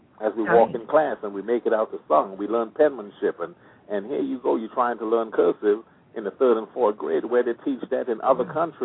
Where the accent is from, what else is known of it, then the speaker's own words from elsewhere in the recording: Trinidad & Tobago; born there; I was born in Trinidad and Tobago.